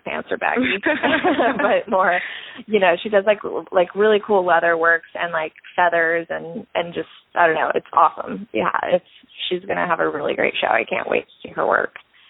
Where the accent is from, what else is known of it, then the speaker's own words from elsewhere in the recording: Atlanta, Georgia, United States; just because I am from Atlanta and I want to represent it the best I can.